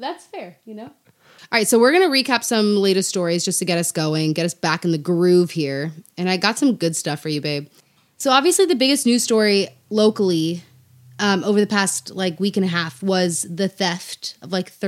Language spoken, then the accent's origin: English; South Africa; I mean, I am originally from South Africa, for those of you who don't know. So I do have family there.